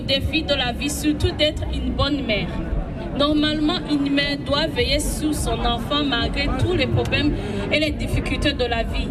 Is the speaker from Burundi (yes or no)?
yes; Burundi; moved away as an adult; now in Switzerland; Je suis originaire du Burundi, ancien journaliste du Burundi depuis en 2021. Exil pour chercher la paix et la protection des droits humains. J'ai traversé dans un pays à un autre, arrivé en Suisse en 2022.